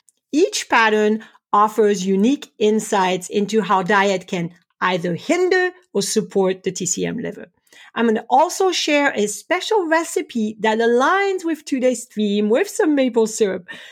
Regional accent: France; Growing up in France, we lived in a small one-bedroom rental apartment, and my mom was a single mother of three.

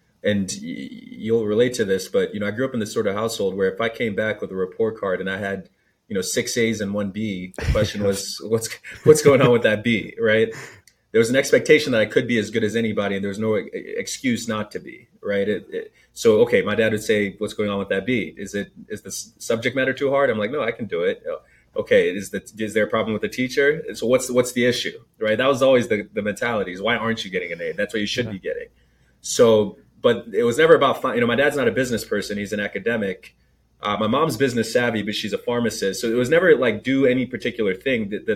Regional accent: Ile-Ife, Osun, Nigeria; born there; But I was born in Nigeria, in a town called Ile Ife, which is a small town in Southwest Nigeria.

